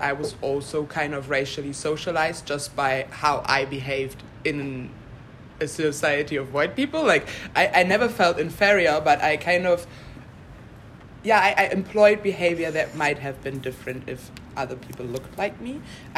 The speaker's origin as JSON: {"language": "English", "country": "Germany", "tie": "born or raised there", "said": "I'm from Germany. I was born and raised there. My dad is from Guinea-Bissau. I'm 23 years old"}